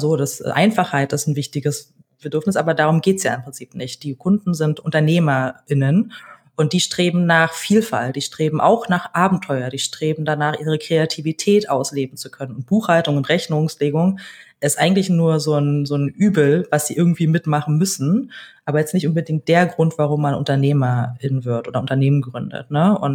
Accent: Berlin, Germany; Ich wurde in Berlin geboren, bin vor allen Dingen als Kind einer alleinerziehenden Mutter groß geworden.

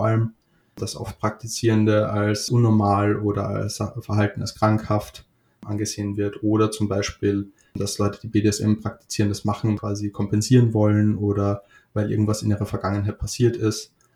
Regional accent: Austria; now in Hamburg, Germany; Seit circa 5 Jahren wohne ich in Hamburg. Ursprünglich komme ich aus Österreich.

